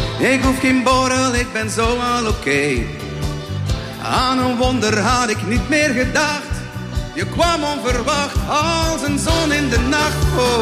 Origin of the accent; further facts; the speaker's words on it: Sint-Niklaas, Flanders, Belgium; Ik kom van Sint-Niklaas.